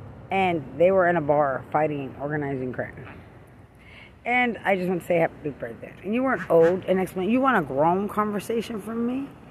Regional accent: Lubbock, Texas, United States; I'm from Lubbock. We're not children.

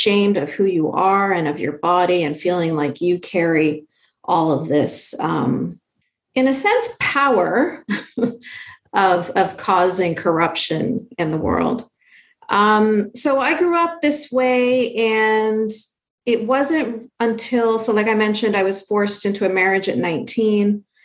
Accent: Canada; So I grew up in Canada, so secular, free country, but I grew up under a little bubble of Sharia

